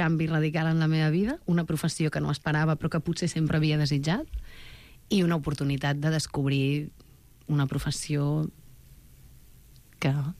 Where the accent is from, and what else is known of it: Sabadell, Catalonia, Spain; born or raised there